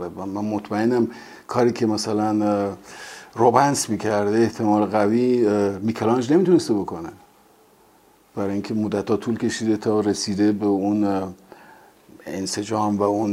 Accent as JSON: {"language": "Persian", "country": "Iran", "said": "به عنوان یک ایرانی"}